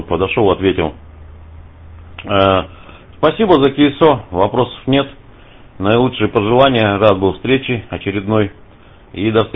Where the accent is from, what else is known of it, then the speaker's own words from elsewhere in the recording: Irkutsk, Irkutsk Oblast, Russia; now in Moscow, Russia; я сам родом из Иркутска, сейчас в Москве живу.